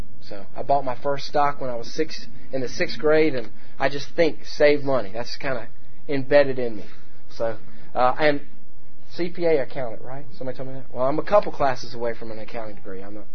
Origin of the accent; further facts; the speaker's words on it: Greensboro, North Carolina, United States; I'm from Greensboro, North Carolina. I can get here in about an hour from where we live, on the very southeast corner of Guilford County, maybe a little over an hour.